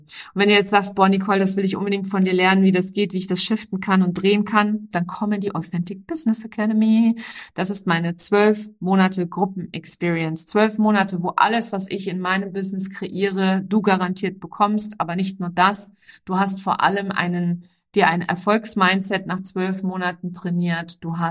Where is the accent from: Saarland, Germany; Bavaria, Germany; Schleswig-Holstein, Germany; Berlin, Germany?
Saarland, Germany; auf dem Land im Saarland, wo ich aufgewachsen bin